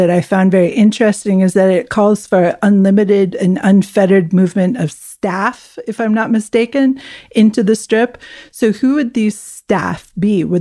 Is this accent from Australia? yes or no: no; Canada; Let's turn to Canada, where constant listeners of the Daily Briefing know that I grew up from my accent